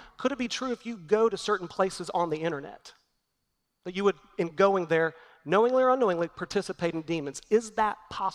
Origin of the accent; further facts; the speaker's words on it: Oklahoma, United States; What about all of the casinos in my home state of Oklahoma that I cringe when I drive by them on I-35